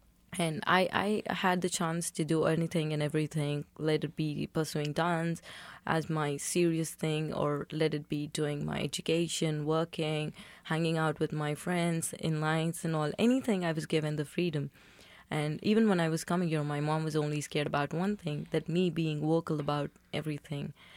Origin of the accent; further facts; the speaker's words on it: Hyderabad, Telangana, India; I come from Hyderabad, and it's the world's second largest and best city when compared to a few statistics. And I carry a lot of pride when I say that I belong to Hyderabad.